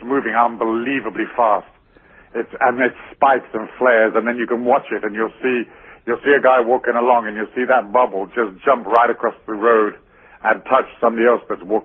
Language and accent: English; England, United Kingdom; when I was young, I was raised in the English system, the whole sort of class system and the public school system